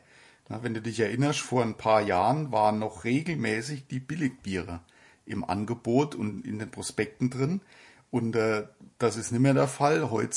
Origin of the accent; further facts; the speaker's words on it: Saarland, Germany; Und ich komme ja aus dem Saarland und da gab's in meiner Jugend eigentlich nur Pilzbier